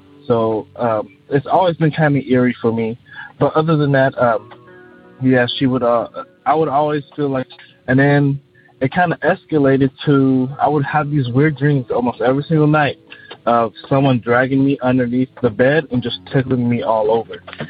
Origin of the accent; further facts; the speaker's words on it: Austin, Texas, United States; I'm from Austin, Texas.